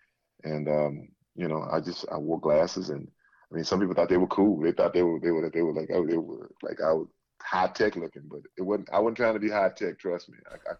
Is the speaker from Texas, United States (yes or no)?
yes; Sealy, Texas, United States; I'm from Sealy, Texas. I mean, I ain't about California.